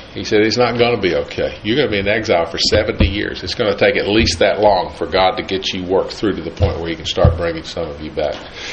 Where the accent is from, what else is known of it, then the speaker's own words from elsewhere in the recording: Oak Ridge, Tennessee, United States; born there; I was born in a real unusual place. I was born in Oak Ridge, Tennessee.